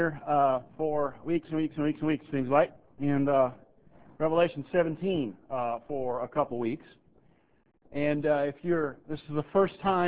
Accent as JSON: {"language": "English", "town": "Dallas", "region": "Texas", "country": "United States", "said": "I said, well, I'm from Dallas, Texas, but I've never been to Cameroon."}